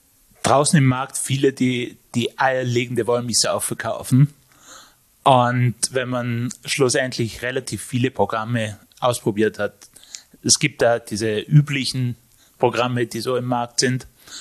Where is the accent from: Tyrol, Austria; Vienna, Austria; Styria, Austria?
Tyrol, Austria; Innsbruck; Ich bin aus Innsbruck